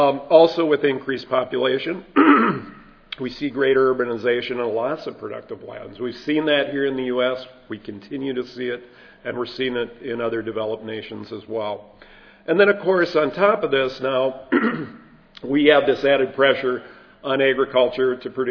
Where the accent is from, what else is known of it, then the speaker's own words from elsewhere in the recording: Midwest, United States; I come from the Midwestern Corn Belt region, and it's mostly corn and soybean